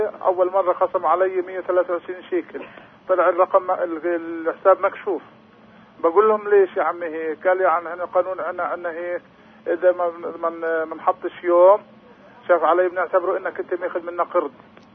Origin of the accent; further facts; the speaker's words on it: Hebron, West Bank, Palestine; أنا من الخليل بدي أسأل المفتي من فضلك